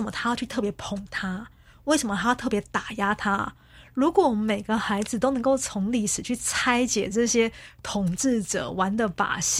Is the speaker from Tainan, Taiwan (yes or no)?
yes; Tainan, Taiwan; 因为我是台南人，所以我很清楚